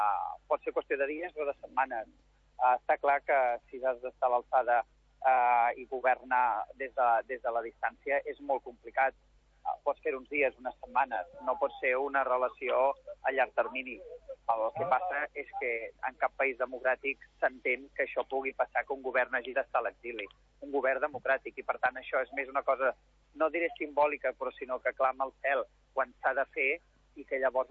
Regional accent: La Garriga, Catalonia, Spain; malgrat això que sóc de la Garriga

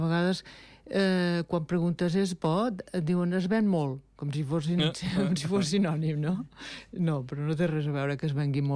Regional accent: Barcelona, Catalonia, Spain; born there; Jo de naixement sóc barcelonina

